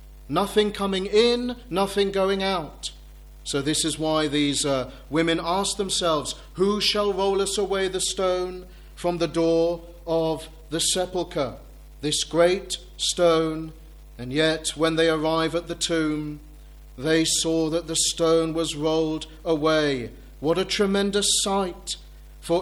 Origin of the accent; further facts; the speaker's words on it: England, United Kingdom; We're not quite so willing to welcome people into our homes because we're English.